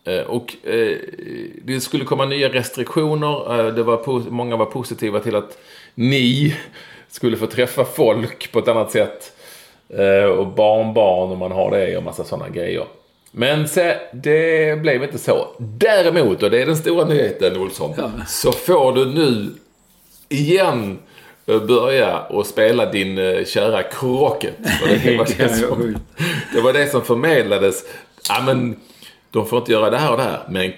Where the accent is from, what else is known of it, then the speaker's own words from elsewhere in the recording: Malmö, Skåne, Sweden; när jag spelade fotboll som liten i Malmö